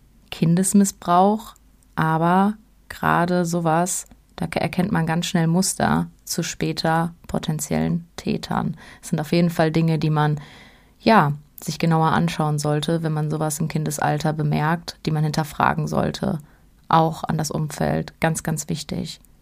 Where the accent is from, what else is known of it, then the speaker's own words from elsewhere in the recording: Recklinghausen, North Rhine-Westphalia, Germany; Alles so irgendwie im Kreis Recklinghausen. Ich finde das gruselig, weil das ist im Ursprung meine Heimat, liebe Leute.